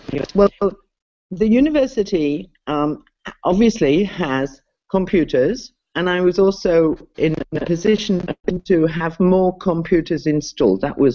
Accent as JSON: {"language": "English", "region": "England", "country": "United Kingdom", "said": "And because we're English in a science university, we're kind of like out of mainstream anyway."}